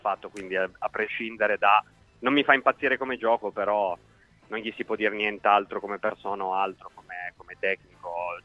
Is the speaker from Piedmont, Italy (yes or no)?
yes; Turin, Piedmont, Italy; Sì, sono di Torino, adesso Torino. Sono trasferito qua per esigenze di cuore, però Torino.